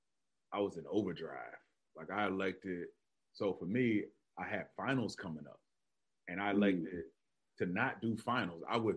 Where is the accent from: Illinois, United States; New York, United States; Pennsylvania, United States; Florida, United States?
Florida, United States; how I slipped between the cracks because I grew up in Florida.